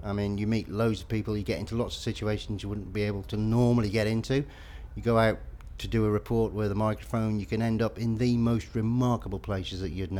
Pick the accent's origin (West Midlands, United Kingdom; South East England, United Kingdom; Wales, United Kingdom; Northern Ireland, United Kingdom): West Midlands, United Kingdom; Shrewsbury; I'm 53 and I come from Shrewsbury in Shropshire.